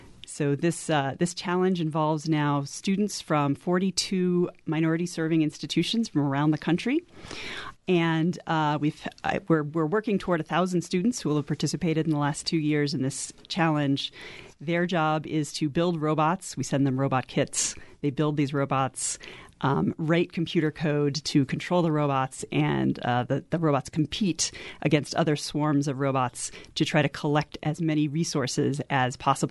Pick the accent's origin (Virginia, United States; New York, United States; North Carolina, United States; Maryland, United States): Maryland, United States; now in New Mexico, United States; I grew up in Maryland, in a small town outside of Annapolis, Maryland, and a place near the Chesapeake Bay. So being out here in the desert is different for me.